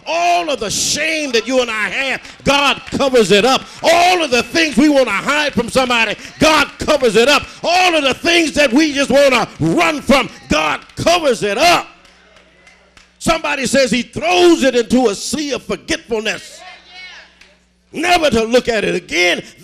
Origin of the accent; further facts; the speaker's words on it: Compton, California, United States; That little house I grew up in Compton is 1,100 square foot house.